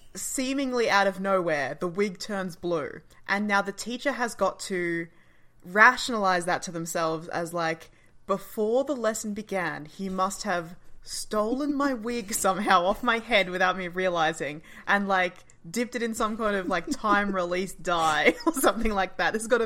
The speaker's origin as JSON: {"language": "English", "country": "Australia", "said": "I'm feeling like there's probably a lot of, like, Britishness that isn't translating perfectly to us as Australian audiences."}